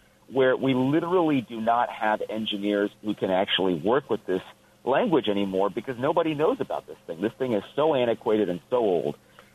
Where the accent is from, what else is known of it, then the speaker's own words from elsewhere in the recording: California, United States; I grew up in California, spent a lot of time here over my life.